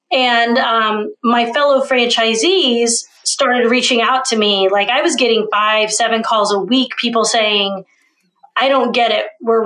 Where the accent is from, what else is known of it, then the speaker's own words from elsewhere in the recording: Kansas City, Missouri, United States; I had some friends who'd opened a kickboxing gym across the state where I grew up in Kansas City.